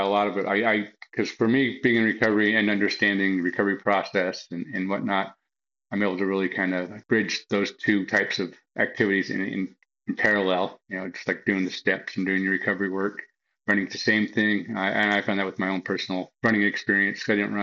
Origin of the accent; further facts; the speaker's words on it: Ogden, Utah, United States; now in Kentucky, United States; Yes, my hometown. So I'll go back home and represent Kentucky in my hometown.